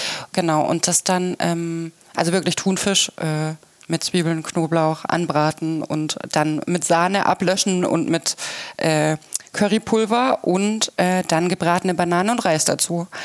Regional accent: Southern Germany, Germany; Wir sind natürlich da im Süden Deutschlands innerhalb von 4-5 Stunden.

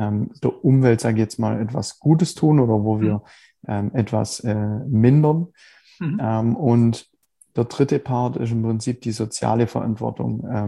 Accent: Biberach, Baden-Württemberg, Germany; ich komme aus Biberach, also unterhalb von Ulm. Also der Großteil meiner Zeit eigentlich schon immer hier. Bin auch viel in Ulm unterwegs. Also das ist so mein, also Landkreis Biberach, Landkreis Ulm, das sind so meine Heimatregionen im Prinzip.

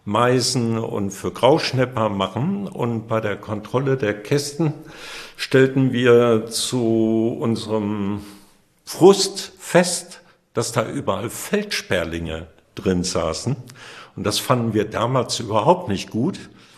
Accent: North Rhine-Westphalia, Germany; Ich komme gebürtig aus Münsterland, aus dem Kreis Warendorf.

